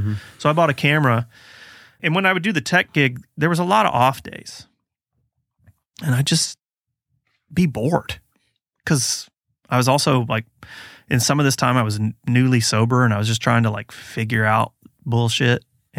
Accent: Georgia, United States; Because, I don't know, I mean, while I grew up outside of Athens, I mean, Athens is not a big town.

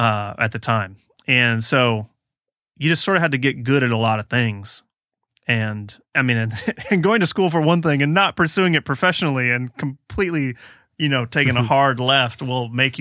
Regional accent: Georgia, United States; Because, I don't know, I mean, while I grew up outside of Athens, I mean, Athens is not a big town.

